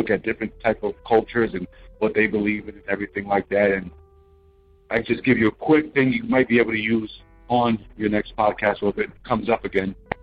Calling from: New Jersey, United States; I'm calling in from Jersey. A long-time listener.

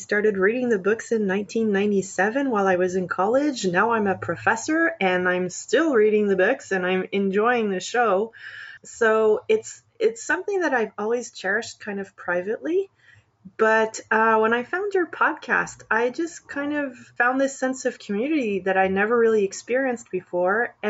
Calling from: Montreal, Quebec, Canada; I'm calling from Montreal, Quebec.

